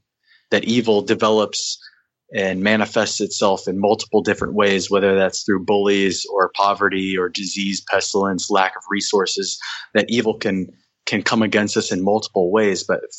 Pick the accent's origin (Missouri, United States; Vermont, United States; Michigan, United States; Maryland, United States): Missouri, United States; Grew up in a small town in Missouri. I'm half Filipino and half Irish American.